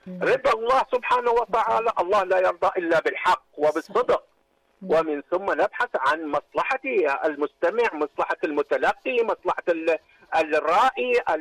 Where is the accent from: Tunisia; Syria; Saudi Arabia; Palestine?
Syria; خطب عندنا في الشام